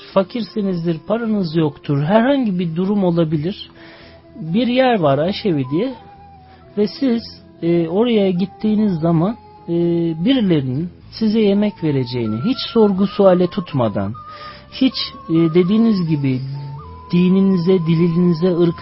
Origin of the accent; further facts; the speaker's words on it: Trabzon, Turkey; Ben çocukluğum Trabzon'da geçti. Trabzon'dan Ankara'ya geliyorduk.